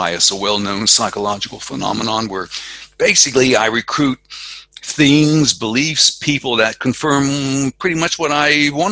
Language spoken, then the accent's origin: English; the South, United States; I grew up in the South. I'm a Southerner, and they heard that message loud and clear.